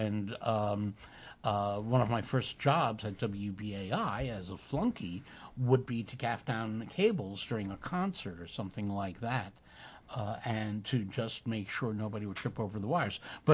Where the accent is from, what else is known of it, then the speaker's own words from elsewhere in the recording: New York City, New York, United States; Listen, I grew up in Queens. I'm from Brooklyn, New York.